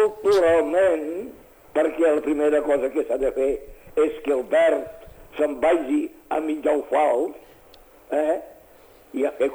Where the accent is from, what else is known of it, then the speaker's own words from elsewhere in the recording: Catalonia, Spain; Volem que ens respectin la nostra manera d'haver nascut a Catalunya.